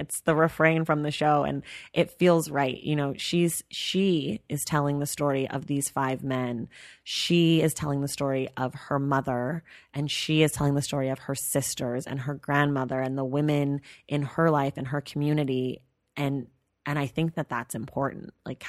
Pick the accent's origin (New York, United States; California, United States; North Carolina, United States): California, United States; Like, we grew up in the Bay Area, which is a very affluent place.